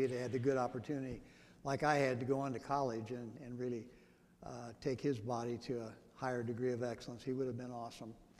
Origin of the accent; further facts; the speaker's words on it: San Fernando, California, United States; born there; I was born in San Fernando, California, back in the day when it was the most gorgeous place in the world, there in the L.A. Basin.